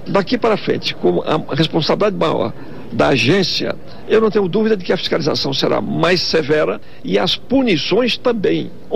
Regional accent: São Luís, Maranhão, Brazil; now in Brasília, Brazil; Estava vendo aqui em Brasília e na minha terra, em São Luís, um cartel.

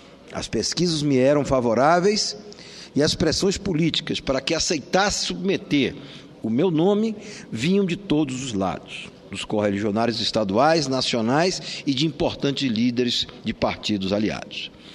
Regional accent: Bahia, Brazil; Como opositor, mas principalmente como baiano

